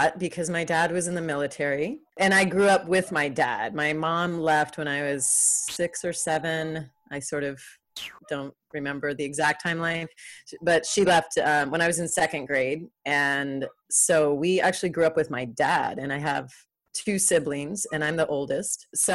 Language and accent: English; California, United States; also born or lived in Georgia / Maine; I mean, I was born in California. California is definitely home for me. We would leave California and come back.